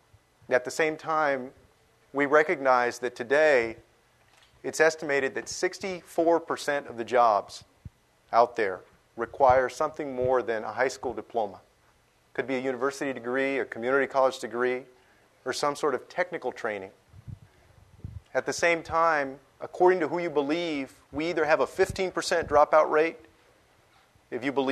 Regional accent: San Antonio, Texas, United States; It was the first time that I really had the opportunity to compare my hometown to my new hometown. And in a lot of ways, what I saw there made me happy for San Antonio.

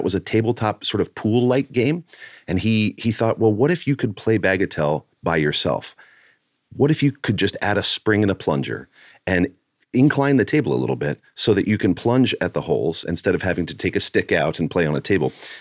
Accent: Madeira, Portugal; Yeah, I was growing up in Madeira.

